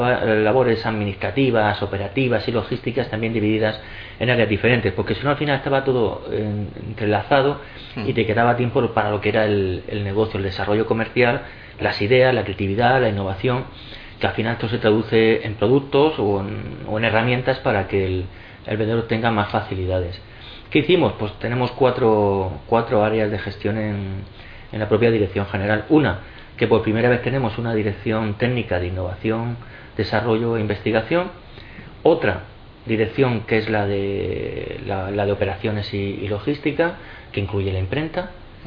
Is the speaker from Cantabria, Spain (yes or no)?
no; Region of Murcia, Spain; also born or lived in Andalusia; Yo que soy andaluciano, mitad andaluz, mitad murciano, los que somos de la huerta lo decíamos mucho